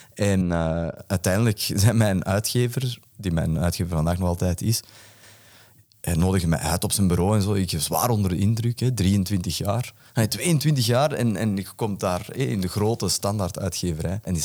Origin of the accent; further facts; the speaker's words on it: Kontich, Flanders, Belgium; Ik ben zelf opgegroeid in Kontich.